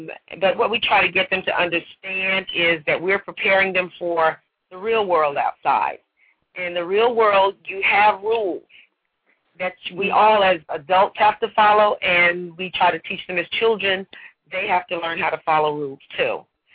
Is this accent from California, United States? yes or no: no; Atlanta, Georgia, United States; I'm from Atlanta.